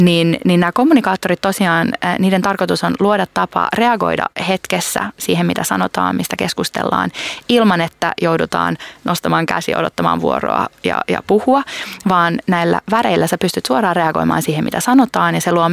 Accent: Kotka, Kymenlaakso, Finland; olen Kotkasta kotoisin ja itse Kymenlaaksosta

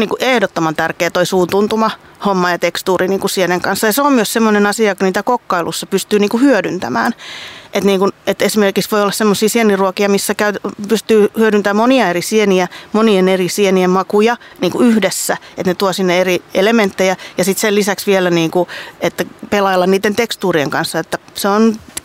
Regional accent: Vantaa, Uusimaa, Finland; mähän olen Vantaalta, että martsari, jee, mutta äitini on Itä-Suomesta kotoisin, että mä olen niin kuin sieltä sitten

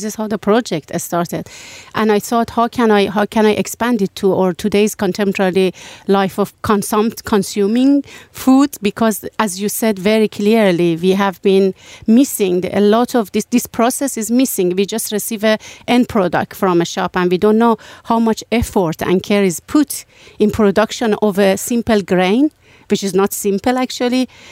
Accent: Iran; English is a second language; now in Finland; I'm originally from Iran. And now more than 11 years, I have been living in Finland.

